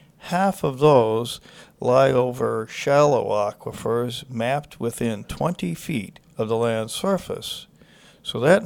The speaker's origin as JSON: {"language": "English", "region": "Missouri", "country": "United States", "tie": "born or raised there", "said": "I grew up in South St. Louis County."}